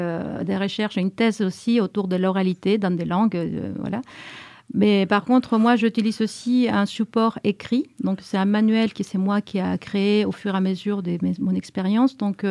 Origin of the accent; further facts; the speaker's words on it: Chile; first language Spanish; French is a second language; L'espagnol, pour moi, c'est ma langue maternelle.